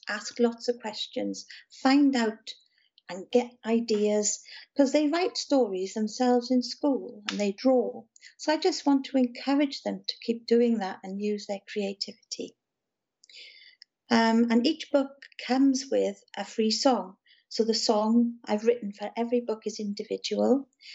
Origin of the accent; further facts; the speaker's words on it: Wales, United Kingdom; accent: South Welsh; now in Somerset, United Kingdom; My accent is from South Wales. So if you know … I'm sure many people do around the world, I come from not far where … came from. Now I'm living in Somerset